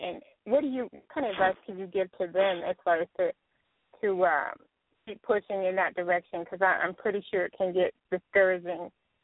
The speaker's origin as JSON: {"language": "English", "region": "Texas", "country": "United States", "said": "I'm a really big fan of … out of Texas. I'm from Texas."}